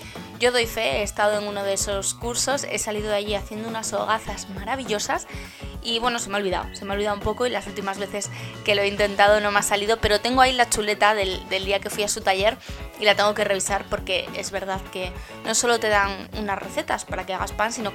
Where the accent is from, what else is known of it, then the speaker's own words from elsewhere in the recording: Asturias, Spain; somos asturianas y hay un montón de platos de la tradición asturiana en gastronomía